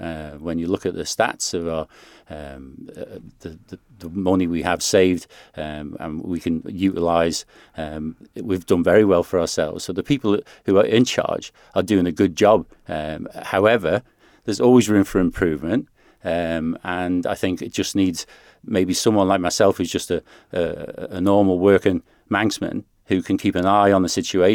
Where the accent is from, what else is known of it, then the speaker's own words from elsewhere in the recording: Ballasalla, Isle of Man; I was born in Rushen in Kentrell Carges. My father was a farmhand. And then we moved into a council house in Ballasalla